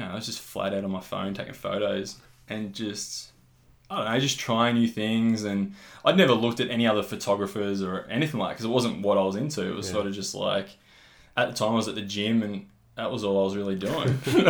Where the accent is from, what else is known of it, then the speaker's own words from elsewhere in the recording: Warrnambool, Victoria, Australia; it's called Cannon Hill in Warrnambool, in my hometown.